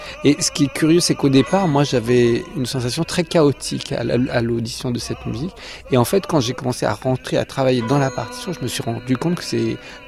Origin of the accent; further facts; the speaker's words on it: Albania; les mariages dans mon pays d'origine, qui est l'Albanie, sont conçus comme un rituel de rapt